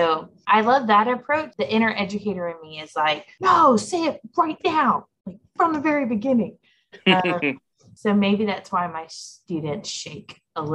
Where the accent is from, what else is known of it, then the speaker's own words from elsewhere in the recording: Texas, United States; now in Colorado Springs, United States; Mind you, I'm a Texan at heart. So if it gets below like 50, I'm dying.